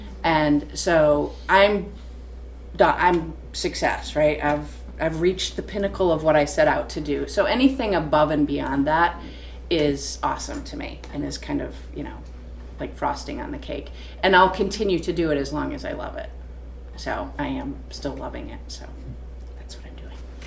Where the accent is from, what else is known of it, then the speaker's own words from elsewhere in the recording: Michigan, United States; I fortunately have two ponds because I'm originally from Michigan.